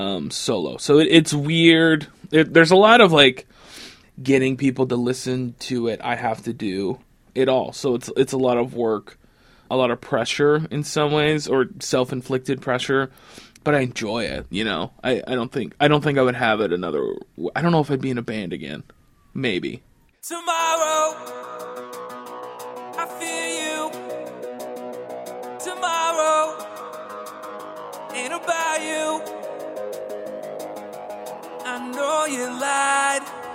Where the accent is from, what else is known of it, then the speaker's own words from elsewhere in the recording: Crown Point, Indiana, United States; now in Indianapolis, United States; there was nothing really for me where I grew up in Crown Point, Indiana. All my friends had left. I was a bank teller.